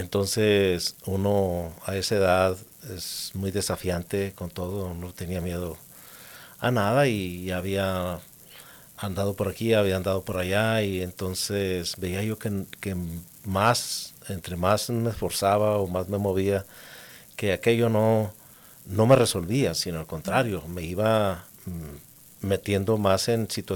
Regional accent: Chihuahua, Mexico; now in United States; Yo soy originario del estado de Chihuahua, México.

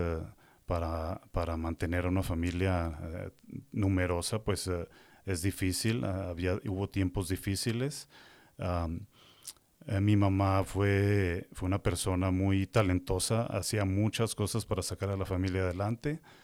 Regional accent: Chihuahua, Mexico; born there; yo nací en Chihuahua, en México. Nací en una familia católica. Ajá. Somos 11 hermanos.

